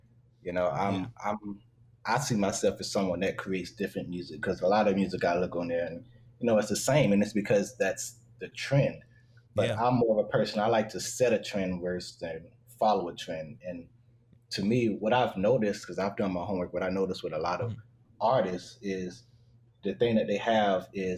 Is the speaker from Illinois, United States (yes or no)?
no; South Carolina, United States; I grew up in South Carolina, and it wasn't a lot of choices